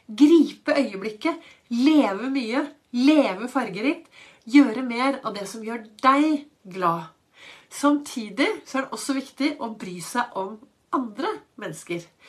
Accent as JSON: {"language": "Norwegian", "region": "Oslo", "country": "Norway", "tie": "born or raised there", "said": "jeg vokste opp i Oslo."}